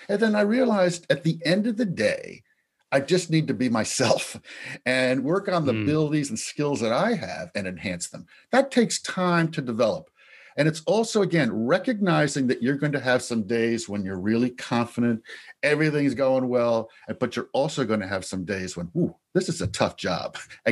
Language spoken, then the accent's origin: English; Connecticut, United States; I grew up in Connecticut, never heard of it.